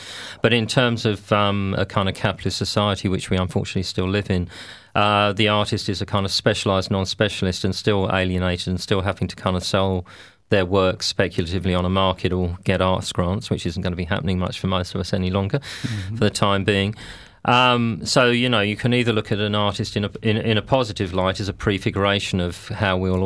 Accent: London, United Kingdom; actually I'm from South London, but the accents are very similar.

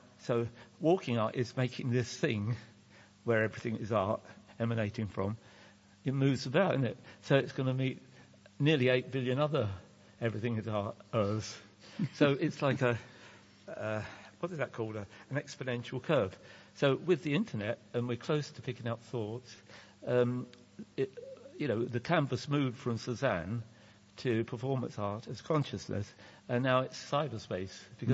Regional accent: Southall, London, United Kingdom; born there; I was born in Southall, and the next town over is Hayes

